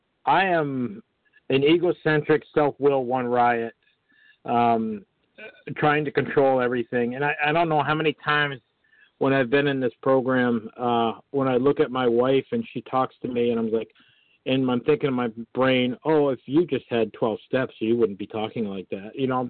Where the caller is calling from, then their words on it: Massachusetts, United States; I'm calling from Massachusetts, West Mass.